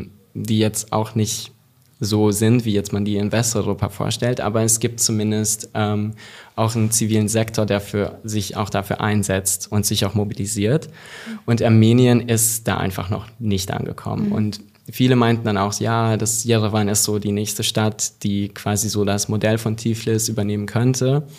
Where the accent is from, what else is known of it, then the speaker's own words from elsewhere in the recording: Hungary; moved away; So, ich bin aus Ungarn gegangen und ich dachte so, okay, ich gehe dann nicht mehr zurück